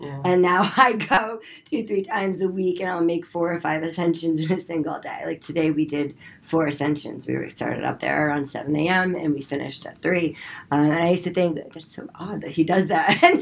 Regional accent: Manhattan, New York, United States; And I grew up in Manhattan.

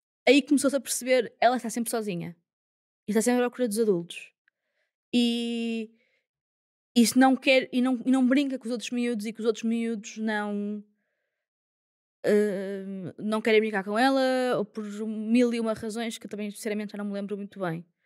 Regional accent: Porto, Portugal; Bem, eu nasci no Porto, sou do Porto, vivo no Porto, eu ainda continuo a fazer a minha vida toda no Porto

